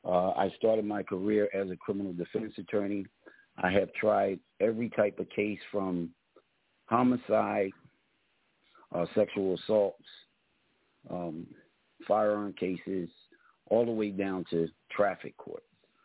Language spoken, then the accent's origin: English; Philadelphia, Pennsylvania, United States; growing up in North Philadelphia, it was almost like a rite of passage to, you know, use profanity.